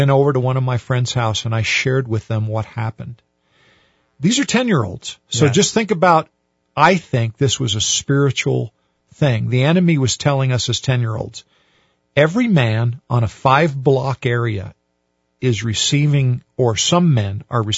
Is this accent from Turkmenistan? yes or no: no; Albuquerque, New Mexico, United States; I grew up in Albuquerque. When I was 10 years old, I used to ride bikes all around our little street.